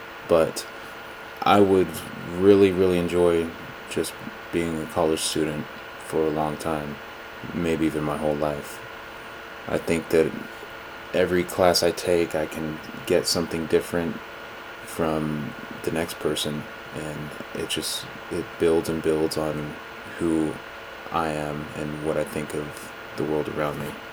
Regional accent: Anaheim, California, United States; also born or lived in Santa Ana; I'm from Anaheim, California. I was born in Santa Ana, California, but raised my whole life no more than 2 miles away from Disneyland.

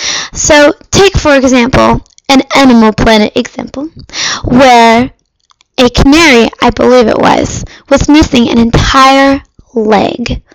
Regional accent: Fremont, California, United States; I'm from Fremont, California, the best place in the world. NorCal.

